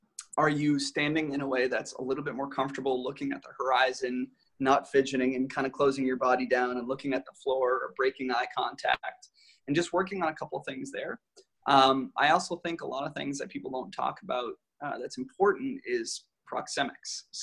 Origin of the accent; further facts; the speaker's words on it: Boston, Massachusetts, United States; Even I'm from Boston, so I talk at like a mile a minute.